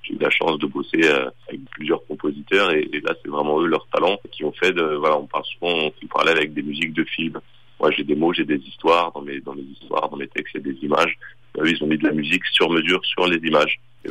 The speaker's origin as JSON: {"language": "French", "town": "Saint-Denis", "region": "Île-de-France", "country": "France", "said": "Je viens de Saint-Denis, donc c'est un des berceaux du rap français."}